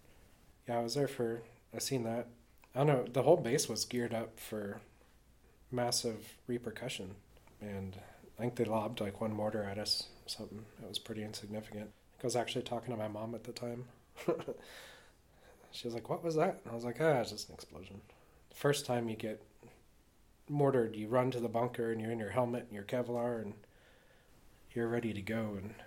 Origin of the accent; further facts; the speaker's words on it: United States; Being an American, pretty much anywhere in the world opens you up to the type of racism, I think.